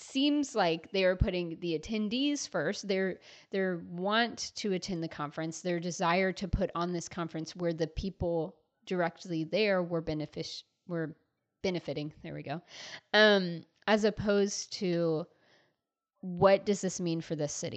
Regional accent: Atlanta, Georgia, United States; I'm from Atlanta. I've been deeply disappointed with how Atlanta has handled most of the pandemic.

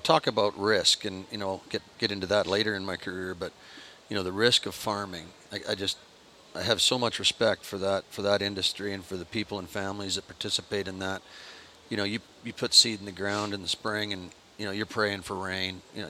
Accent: Saskatchewan, Canada; so I'm from Canada, and I was born in a province of Saskatchewan on a dirt farm. We were 20 miles from the nearest town.

